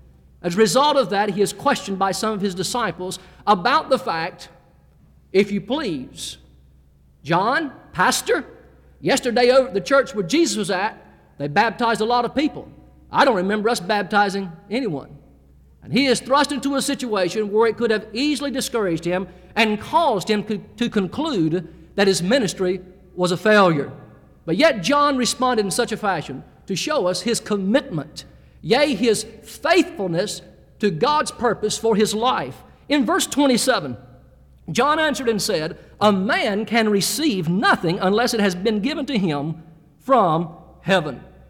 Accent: Jacksonville, North Carolina, United States; I'm from Jacksonville, North Carolina. Some of you have traveled through that city by way of Uncle Sam. We're home to Camp Lejeune, a very large Marine Corps base.

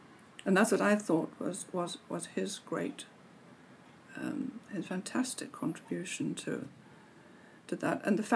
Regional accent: Lesotho; also born or lived in South Africa; I was born in Lesotho, grew up in Lesotho, grew up going to school in South Africa

